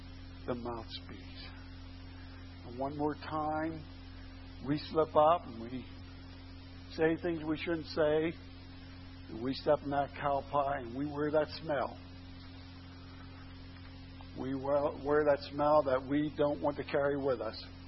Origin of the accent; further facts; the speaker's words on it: Pittsburgh, Pennsylvania, United States; I mean, I come from Pittsburgh where there's bumper-to-bumper traffic.